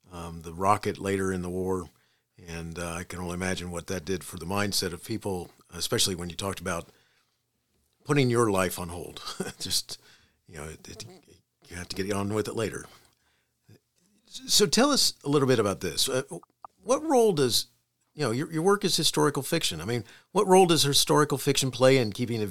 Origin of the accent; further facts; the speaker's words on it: Daytona Beach, Florida, United States; You know, I grew up in Daytona Beach, Florida, and Daytona is on the Atlantic coast.